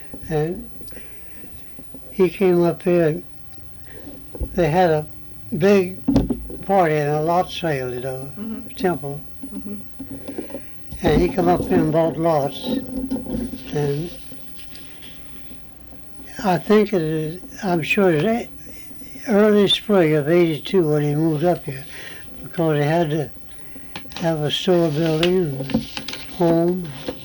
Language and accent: English; Gadsden, Alabama, United States; born there; Yeah, I know. I was born in Gadsden, Alabama.